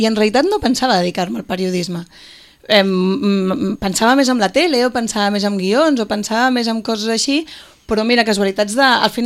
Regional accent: Puigcerdà, Catalonia, Spain; jo tinc sort que quan dius que ets de Puigcerdà, la gent fa un ombre, perquè queda una mica així com exòtic.

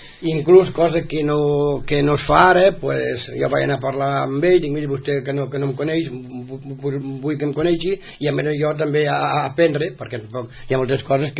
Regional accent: Falset, Catalonia, Spain; Soc de Falset.

